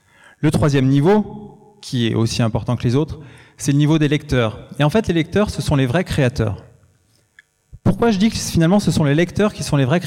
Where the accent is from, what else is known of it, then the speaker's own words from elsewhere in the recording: France; on est français